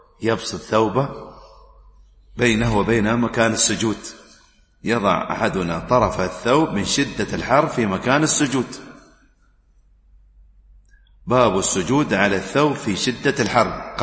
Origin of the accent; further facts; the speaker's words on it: United Arab Emirates; أما الآن لو خاصة عندنا في الإمارات مثلا